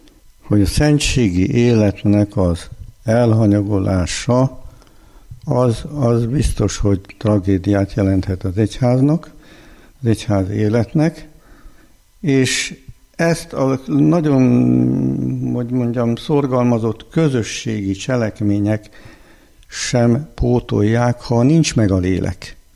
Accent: Székutas, Csongrád-Csanád, Hungary; a szülőfalumban, Székutason, és ő kapcsolatban volt ezekkel a kispapokkal, a szegedi kispapokkal

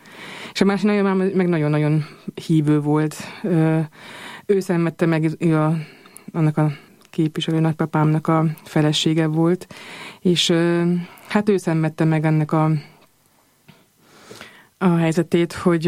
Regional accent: Munich, Bavaria, Germany; Münchenben, van egy nagyon erős, élő magyar közösség, a müncheni magyar közösség, és hát abban nőttem fel igazából, már két-három éves koromtól fogva, ahol jártam magyar iskolába

